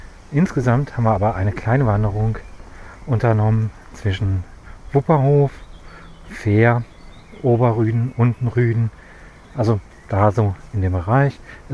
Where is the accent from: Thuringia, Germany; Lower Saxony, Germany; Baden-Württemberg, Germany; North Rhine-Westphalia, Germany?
North Rhine-Westphalia, Germany; Leichlingen und Solingen. Meine Heimat ist die Grenze zwischen Bergischem Land und Rheinland. Dort bin ich zu Hause